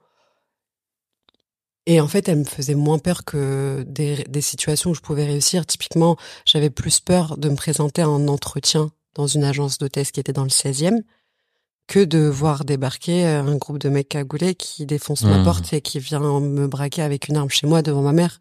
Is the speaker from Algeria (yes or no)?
yes; Algeria; Mais mon enfance en Algérie, c'est... quelque chose qui me manque énormément aujourd'hui.